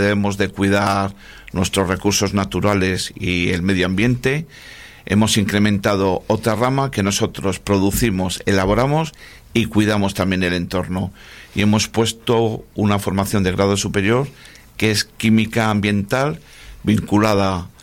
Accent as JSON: {"language": "Spanish", "town": "Santander", "region": "Cantabria", "country": "Spain", "tie": "born or raised there", "said": "Pues mi infancia transcurrió en Santander."}